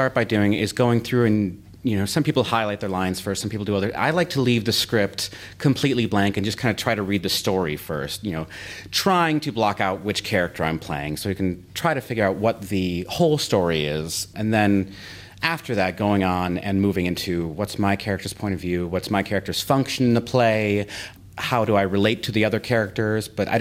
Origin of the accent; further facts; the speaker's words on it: Minnesota, United States; now in Chicago, United States; Yes, I am from Minnesota. I, you know, grew up, went to high school here, went to college here